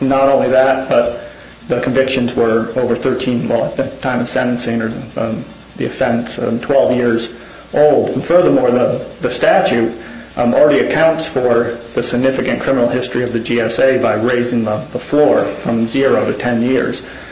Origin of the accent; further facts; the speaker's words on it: Bangor, Maine, United States; I'm from Bangor, Maine, and I'm representing Derrick Coughlin in this matter.